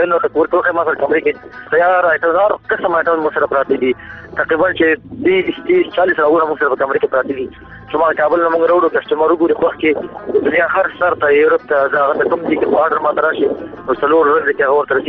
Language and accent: Pashto; Baghlan, Afghanistan; افغانستان کې زه د بغلان د ولایت يم. بغلان عمر 30 کال دی او ژوند په وروسته کابل کې کومه او پېښور ته هم زموږ فیملی کور دلته دی کنه.